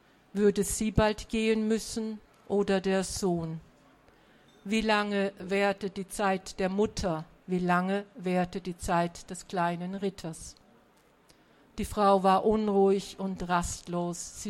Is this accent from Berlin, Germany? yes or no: no; Bavaria, Germany; Er handelt in meiner Gegend, da wo ich herkomme, aus Franken.